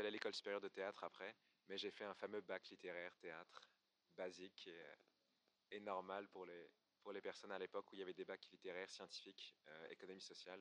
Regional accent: Quebec, Canada; accent: Québécois; Moi, j'ai un petit accent à côté de la Chine qui vient du Québec. J'ai un accent québécois un petit peu.

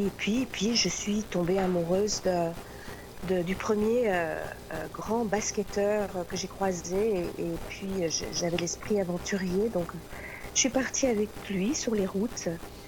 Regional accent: Belgium; now in Antibes, France; Mais je viens de Belgique.

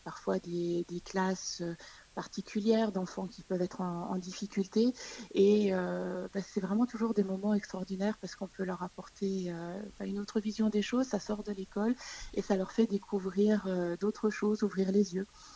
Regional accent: Besançon, Bourgogne-Franche-Comté, France; also born or lived in Strasbourg / Angers / Paris; now in Haute-Savoie, France; À l'origine, je suis de Franche-Comté, de Besançon. Ensuite, j'ai fait un petit bout d'études à Strasbourg, un petit bout à Angers, puis un bout un peu plus grand à Paris.

